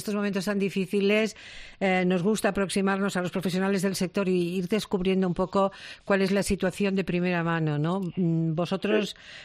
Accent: Spain; los españoles no podemos entrar en muchos países sin hacer la cuarentena

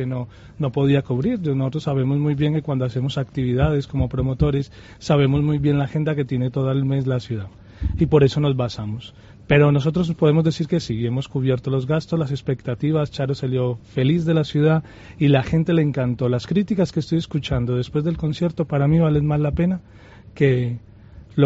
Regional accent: Colombia; De Colombia. Yo soy uno de esos turistas que se ha quedado de esta ciudad enamorado.

